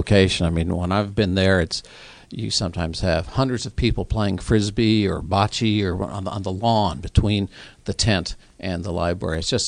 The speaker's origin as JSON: {"language": "English", "town": "St. Louis", "region": "Missouri", "country": "United States", "also_born_or_lived": "Delaware", "said": "No, I'm originally from St. Louis, and then went to grad school at Mizzou out in Columbia, and then moved to Delaware for 35 years"}